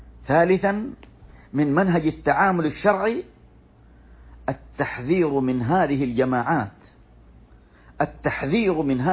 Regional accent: Saudi Arabia; وخص في بلادنا المملكة العربية السعودية

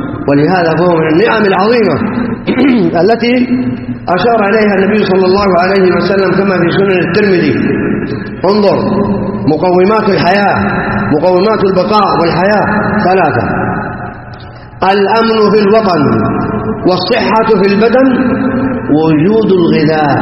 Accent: Saudi Arabia; في بلادنا السعودية

